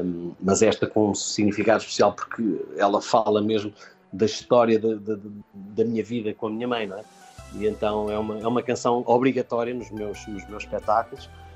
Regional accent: Miratejo, Setúbal, Portugal; Eu resido aqui na margem sul do Tejo, não é? Digamos ali na zona da Almada, Correios, Seixal. Fui criado aqui, no Miratejo.

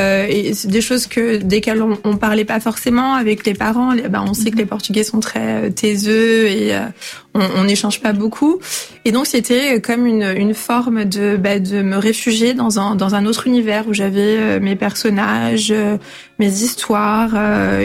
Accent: Paris, Île-de-France, France; Donc je suis née à Paris et très tôt, j'ai été plongée dans le monde de la littérature

